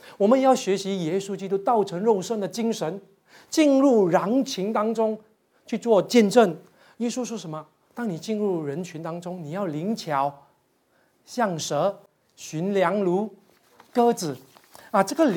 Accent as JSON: {"language": "Chinese", "region": "Fujian", "country": "China", "said": "我们福建人说你吃蛇的意思是什么？你懒惰的意思"}